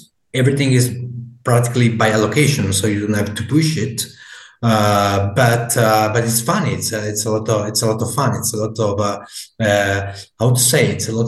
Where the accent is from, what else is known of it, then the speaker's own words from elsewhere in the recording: Calabria, Italy; moved away as an adult; So I grew up in Calabria until I was 18, and then I moved to the north in Emilia Romagna in Forlì to study political science.